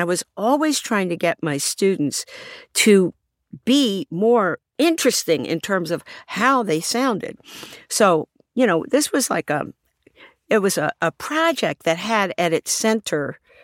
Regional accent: Baltimore, Maryland, United States; think those would be Caucasian Baltimoreans and not Black Baltimoreans. And so for most of my youth, I grew up around Black people who did not have that accent.

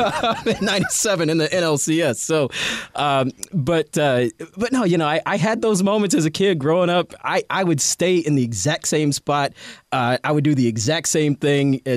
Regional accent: Atlanta, Georgia, United States; I'm from Atlanta. I grew up a big Braves fan

